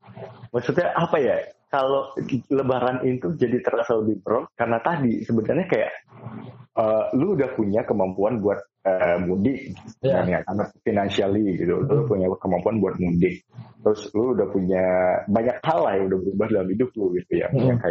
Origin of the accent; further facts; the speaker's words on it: Samarinda, East Kalimantan, Indonesia; kalau misalnya aku pulang ke Samarinda gitu kan, ke kampungku